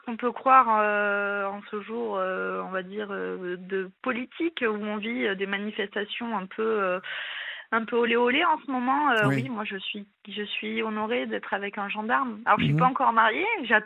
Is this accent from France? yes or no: yes; South-West France, France; ma famille est à 1000 km de là où nous habitons. Nous sommes originaires du sud-ouest de la France.